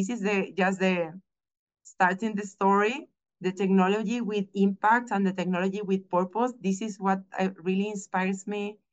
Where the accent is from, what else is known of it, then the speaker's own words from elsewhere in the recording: Santiago, Santiago Metropolitan Region, Chile; I grew up here in Chile, in Santiago, in the capital. Chile is a little country